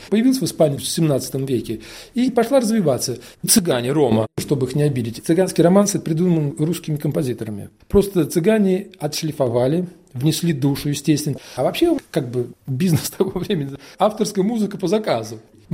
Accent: Uryupinsk, Volgograd Oblast, Russia; born or raised there

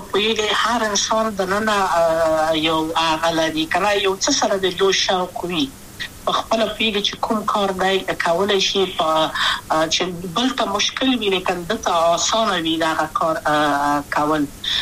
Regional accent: Kabul, Afghanistan; also born or lived in Wardak; زه خو اصلا د وردګو ولایت یم، د پلار مې د وردګو ولایت ته خلګنسه چې دلې د کابل په تختپل سیمه کې یم، او لویا شویم کابل کې

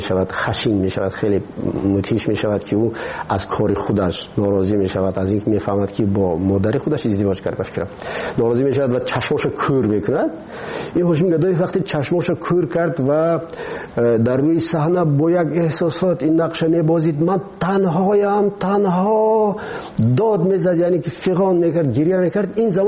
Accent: Tajikistan; ما تاجیک هستیم. همین است وطن ما.

